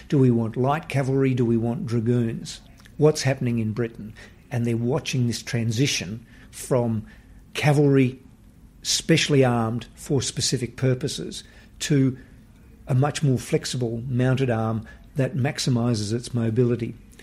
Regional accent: Western Australia, Australia; from my home state in Western Australia

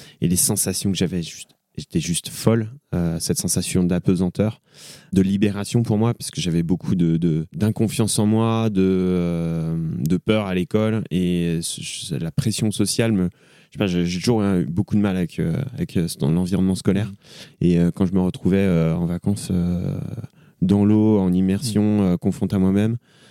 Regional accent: France; Bon, en plus, je suis français, on peut être très exigeant

